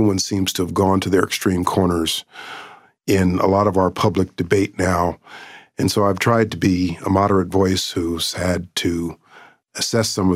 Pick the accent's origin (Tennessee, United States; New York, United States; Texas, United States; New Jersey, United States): New York, United States; Poughkeepsie; I was born here in New York, lived for the first 6 years in Corona, Queens. … lived around the block.